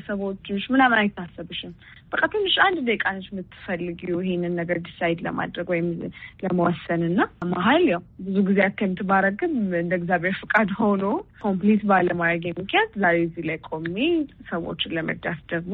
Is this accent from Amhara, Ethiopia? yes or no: no; Addis Ababa, Ethiopia; ያደግኩት እዚሁ አዲስ አበባ ነው።